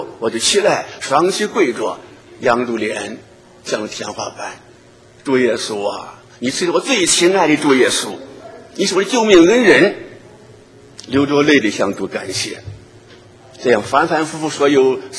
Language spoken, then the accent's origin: Chinese; Lushan, Jiangxi, China; 因为我到我的家乡，你看那个庐山地方呢，我就传着福音